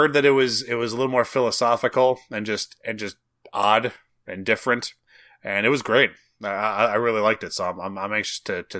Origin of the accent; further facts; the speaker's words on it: Wisconsin, United States; I've been to the Reds park probably more in the last 10 years than I've even been to Miller Park, which is my hometown, right? Brewers.